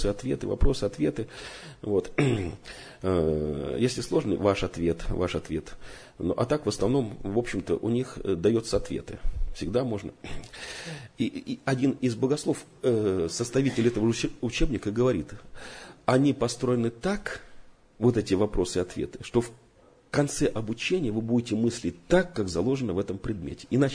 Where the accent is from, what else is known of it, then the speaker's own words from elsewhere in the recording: Armenia; Russian is a second language; Я армянин, говорю